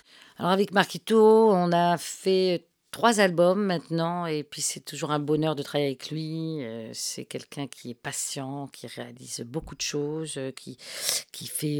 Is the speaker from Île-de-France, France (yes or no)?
no; Marseille, Provence-Alpes-Côte d'Azur, France; j'ai grandi à Marseille et c'est là que j'ai commencé la musique dans l'adolescence.